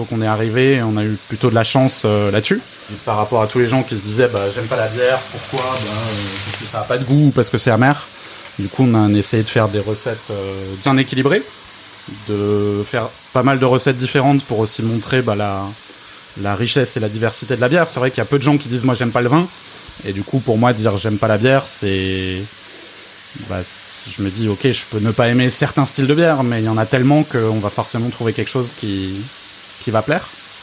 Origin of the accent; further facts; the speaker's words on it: Grand Est, France; Moi je suis alsacien d'origine